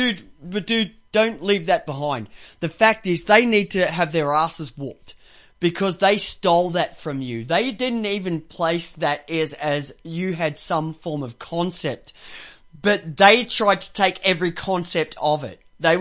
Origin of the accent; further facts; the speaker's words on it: Ireland; I said, that's because I'm Irish.